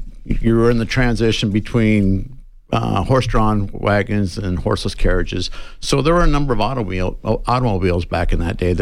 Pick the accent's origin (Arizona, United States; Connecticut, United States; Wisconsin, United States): Arizona, United States; Tucson; Certainly. I'm a native. I was born and raised in Tucson, attended school here.